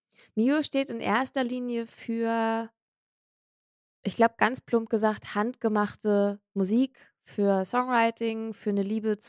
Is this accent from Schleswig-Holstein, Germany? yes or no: no; Hamburg, Germany; Ich bin eine waschechte Hamburgerin. Ich bin jetzt an den Rand von Hamburg gezogen vor so 1,5 Jahren.